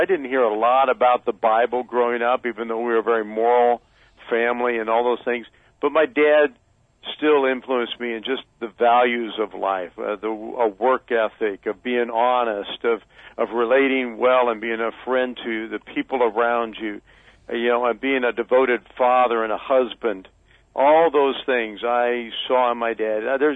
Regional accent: Nebraska, United States; I grew up in Nebraska, Danny. I grew up in Omaha. Actually, it was a suburb, a small town outside of Omaha. And my parents still live there.

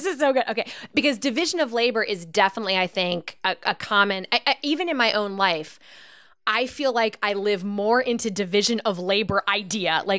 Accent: Pennsylvania, United States; also born or lived in San Diego; because I'm born and raised in America, grew up in Pennsylvania, lived in San Diego.

